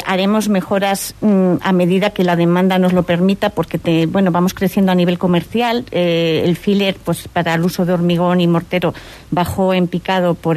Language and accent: Spanish; Guardo, Castile and León, Spain; Sí, soy de Guardo, pero he estado toda la vida trabajando fuera. Extranjero, fuera, siempre.